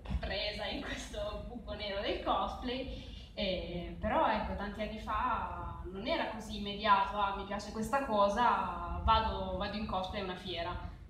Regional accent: Apulia, Italy; Però io essendo pugliese comunque, cioè, ci voleva qualche ora di macchina e tutto il resto

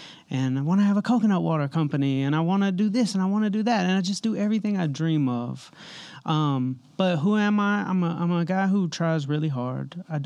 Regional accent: Atlanta, Georgia, United States; So I grew up in Atlanta.

